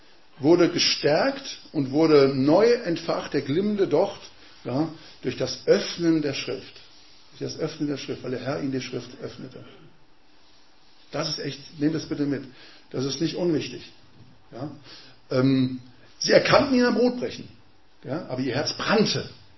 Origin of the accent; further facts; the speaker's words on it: Frankfurt, Hesse, Germany; Johann Wolfgang von Goethe, der aus meiner Heimatstadt Frankfurt kommt